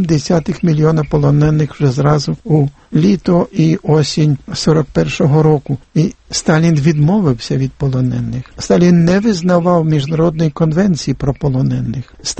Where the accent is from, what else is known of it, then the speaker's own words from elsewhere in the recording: Kremenets, Ternopil Oblast, Ukraine; Я сам з Волині, ми жили на Волині, в Кременці